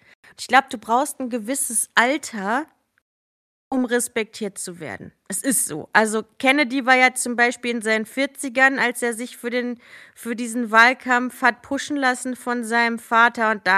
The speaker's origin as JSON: {"language": "German", "town": "Düsseldorf", "region": "North Rhine-Westphalia", "country": "Germany", "tie": "born or raised there", "said": "Dann sagen wir Düsseldorf, weil das ja nun mal meine Heimatstadt ist."}